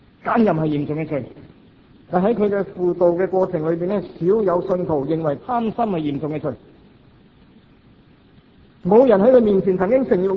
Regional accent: Hong Kong; 我们香港人已经习惯了

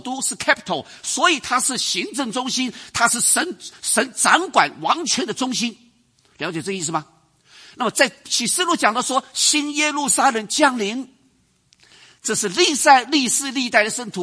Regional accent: China

